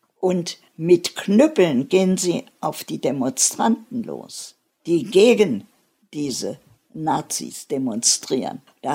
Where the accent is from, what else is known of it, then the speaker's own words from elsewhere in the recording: Germany; ich bin Deutsche, ich bin deutschsprachig und ich kenne mich aus in Deutschland nur.